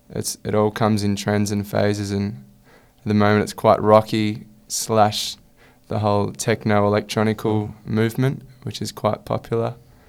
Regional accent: Australia; I think being Australian, where I'm from

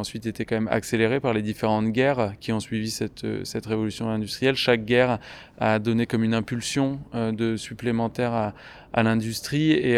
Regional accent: Occitanie, France; Moi, je ne suis pas de la région, je viens des Cévennes

